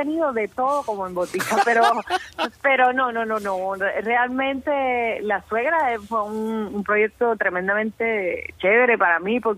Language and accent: Spanish; Cuba; soy cubana